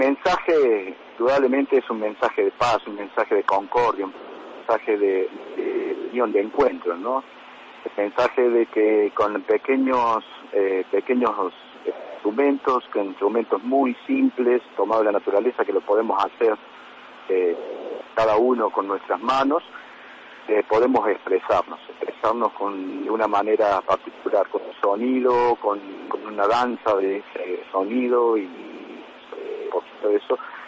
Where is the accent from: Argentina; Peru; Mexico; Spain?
Argentina; vengo de Argentina